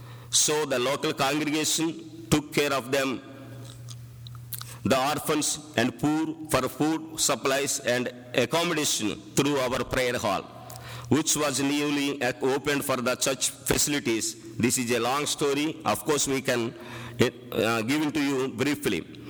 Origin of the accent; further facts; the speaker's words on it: Andhra Pradesh, India; English is a second language; I was born here in Raleigh, brought up since lower school and high school graduation was completed here in Raleigh